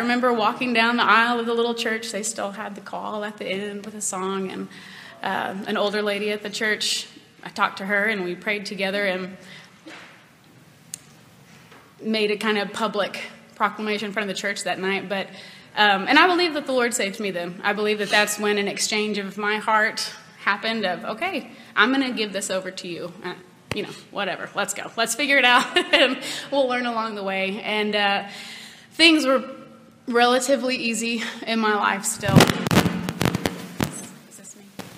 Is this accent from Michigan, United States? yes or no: no; Texas, United States; 1992 is when I was born. I grew up in Texas, and I was born into a Christian home.